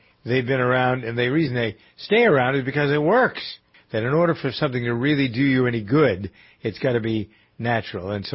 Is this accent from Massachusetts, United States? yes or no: yes; Massachusetts, United States; I'm from Massachusetts.